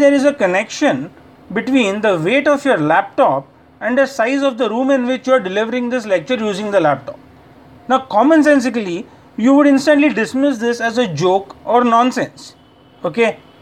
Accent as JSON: {"language": "English", "country": "India", "said": "from India."}